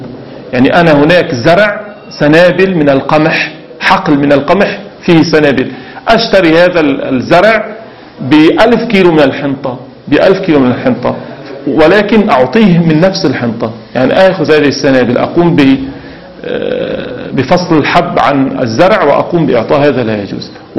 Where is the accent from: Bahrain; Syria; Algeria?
Syria; وعندنا في سوريا، في منطقتنا في شمال سوريا، الأرض خصبة جدا جدا خصبة